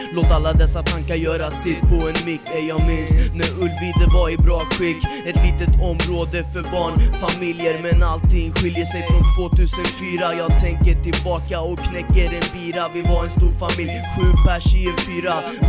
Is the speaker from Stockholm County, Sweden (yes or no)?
yes; Vällingby, Stockholm County, Sweden; jag växte upp i Vällingby, där fann jag mina sanna vänner.